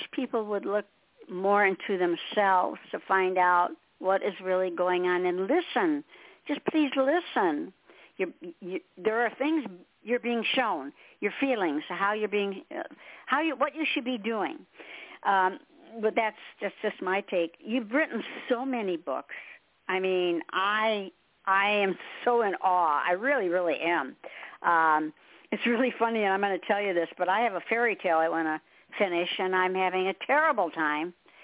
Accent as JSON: {"language": "English", "region": "Michigan", "country": "United States", "tie": "born or raised there", "moved": "yes", "lives_now": "US South", "said": "I mean, I'm in the South, and I was born and raised in Michigan. So it's completely different up there."}